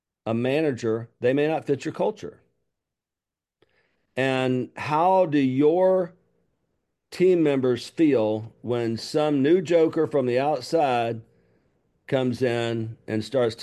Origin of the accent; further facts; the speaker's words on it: Alabama, United States; Listen, I'm from Lower Alabama. I'm not that sharp sometimes, but I got something going.